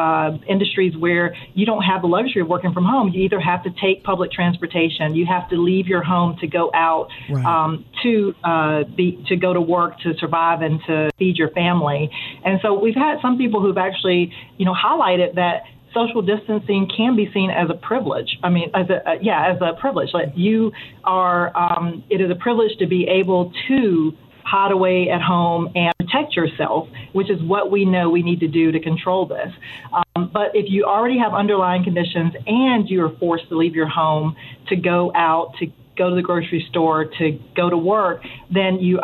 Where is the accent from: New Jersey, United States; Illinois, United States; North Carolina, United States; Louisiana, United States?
North Carolina, United States; or I'm from Eastern North Carolina, so sugar